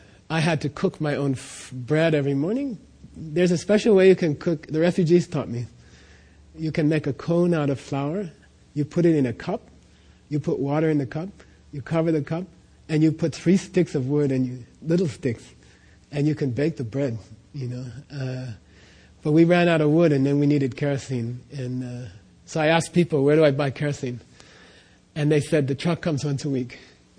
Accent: United States; And then I said, I'm from America. We would never do that, you know.

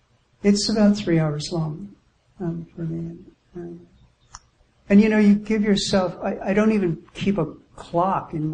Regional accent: New York, United States; Being a New Yorker, you have 84 choices in a square mile of your house

